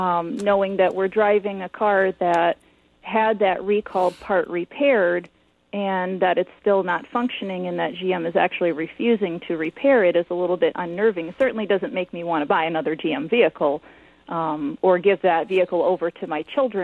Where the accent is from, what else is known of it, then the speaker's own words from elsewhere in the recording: Maine, United States; now in Ann Arbor, United States; I'm from Maine originally